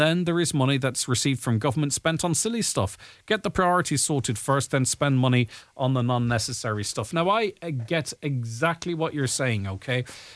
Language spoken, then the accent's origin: English; Crawley, South East England, United Kingdom; I'm from Crawley.